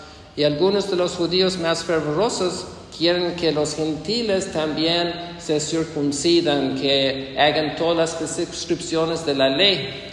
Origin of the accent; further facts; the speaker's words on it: Ireland; Spanish is a second language; Yo soy irlandés.